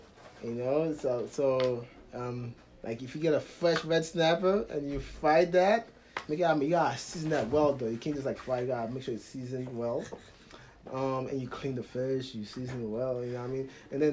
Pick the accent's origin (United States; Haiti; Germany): Haiti; also born or lived in Cap-Haïtien; I was born in Haiti, in Cap-Haïtien, Haiti, which is the second biggest city in Haiti.